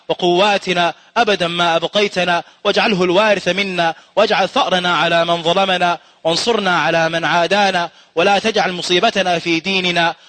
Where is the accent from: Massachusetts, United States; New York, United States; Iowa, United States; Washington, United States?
New York, United States; I am from New York